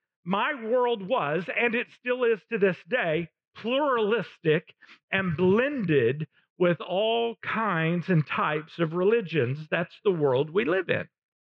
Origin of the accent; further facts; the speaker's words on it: Little Rock, Arkansas, United States; I grew up in Little Rock, and I wasn't really allowed to go to church with any of my friends.